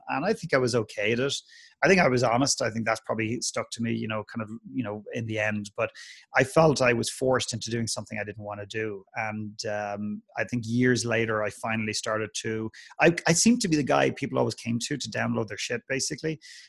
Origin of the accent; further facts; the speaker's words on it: Ireland; accent: Irish; I don't have a very strong Irish accent. So I grew up in Ireland and I found myself living in Edmonton for just less than a year.